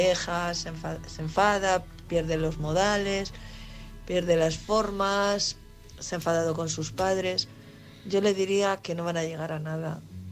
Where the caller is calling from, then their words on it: Valladolid, Castile and León, Spain; de Valladolid.